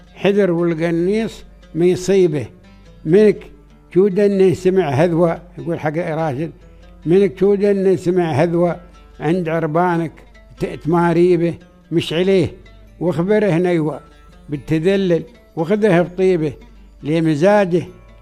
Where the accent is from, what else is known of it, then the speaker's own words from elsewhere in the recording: United Arab Emirates; وهاي ما توجد إلا عندنا في الإمارات، دولة الإمارات